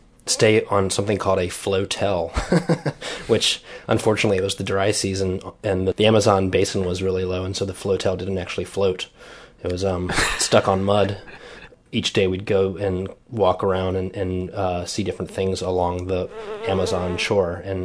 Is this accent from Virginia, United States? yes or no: yes; Richmond, Virginia, United States; I'm from Richmond, Virginia, and on days when I was incredibly bored, I'd go to the Richmond Science Museum